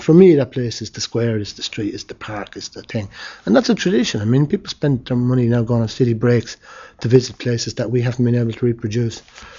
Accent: Portlaoise, Leinster, Ireland; I grew up in Port Leash, which was a kind of a garrison town. It's a tough old place, but it had a very strong structure, a big square at one end, a small square at the other.

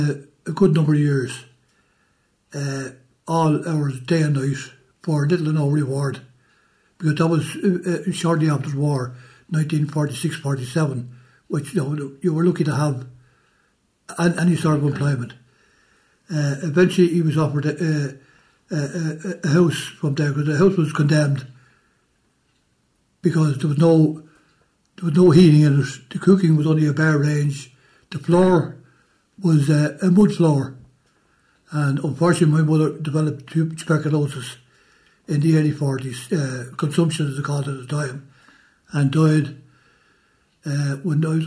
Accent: Lucan, Leinster, Ireland; born there; Initially, I was born in Lucan.

